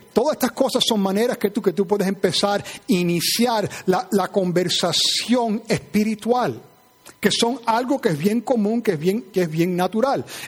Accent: Cuba; cuando yo fui criada en Cuba, y cuando yo fui niña en el campo, cuando yo estaba corriendo descalza

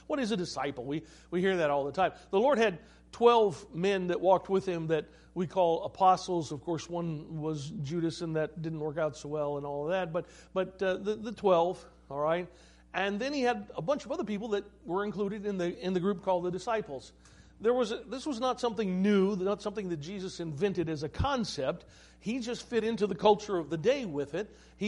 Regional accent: United States; I am one of them, you know. We would say, I'm an American. We have a certain culture in America, all right?

